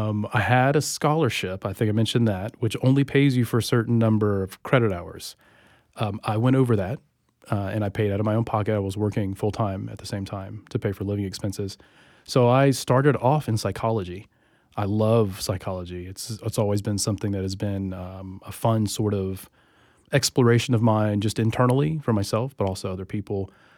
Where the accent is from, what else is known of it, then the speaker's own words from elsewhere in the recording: Jacksonville, Florida, United States; also born or lived in Charleston, South Carolina; I grew up in, I guess, Jacksonville, mostly. I was born in South Carolina, Charleston, South Carolina, to be specific. And about 7 years old or so, we moved to Jacksonville.